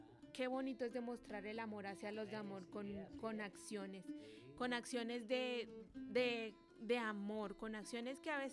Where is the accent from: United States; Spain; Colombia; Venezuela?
Colombia; now in Puerto Rico; Aquí en Puerto Rico, yo soy originaria de Colombia